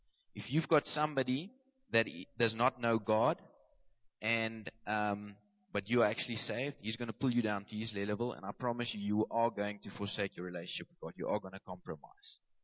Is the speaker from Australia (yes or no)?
no; South Africa; We as South African men, we don't want to do that. We're too proud.